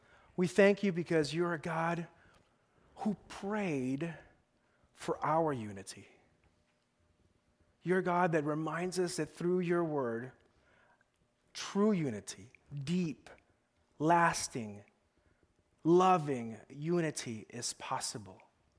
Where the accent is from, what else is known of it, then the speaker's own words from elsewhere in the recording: Los Angeles, California, United States; I'm Hispanic, and I grew up here in Los Angeles, and my family's from Central America. My family's from Guatemala and El Salvador.